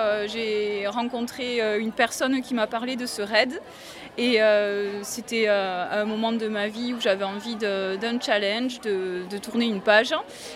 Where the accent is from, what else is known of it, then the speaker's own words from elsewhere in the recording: Toulouse, Occitanie, France; c'est parce qu'on est de Toulousains, malgré le numéro de notre équipe.